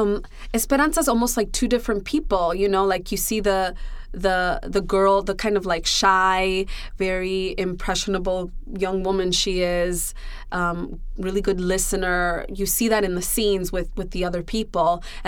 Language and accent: English; Chicago, Illinois, United States; My Mango Street was Melrose Street. I grew up on Melrose and Polina in West Lakeview.